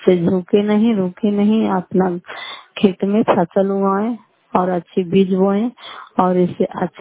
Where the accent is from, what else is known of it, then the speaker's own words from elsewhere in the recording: Fatehpur, Bihar, India; घर फतेहपुर, पंचायत मकरौता, जिला नालंदा, कराय पसरा ब्लॉक की निवासी हूँ।